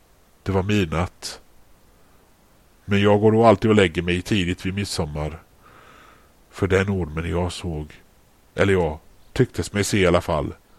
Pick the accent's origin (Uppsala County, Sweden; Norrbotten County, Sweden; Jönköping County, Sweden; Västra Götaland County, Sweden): Västra Götaland County, Sweden; Uddevalla; jag berättade om min uppväxt här i Uddevalla.